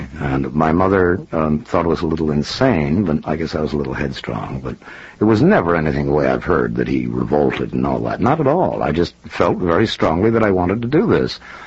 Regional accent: Short Hills, New Jersey, United States; also born or lived in New York; Well, I was born in New York and grew up in a place called Short Hills in New Jersey.

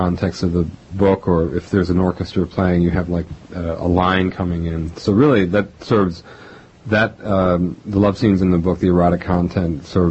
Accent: New York City, New York, United States; my parents came up from Oriente province in 1943, and that's a whole other story, but I was raised in New York City.

